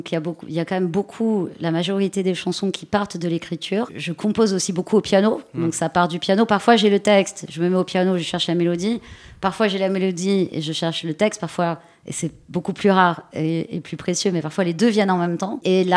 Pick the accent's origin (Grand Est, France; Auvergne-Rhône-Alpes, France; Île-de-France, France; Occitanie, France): Île-de-France, France; Paris; Moi, j'ai appris le corse avec ma grand-mère, qui elle-même ne l'écrivait pas. Après, je suis une corse de la diaspora, j'ai grandi à Paris.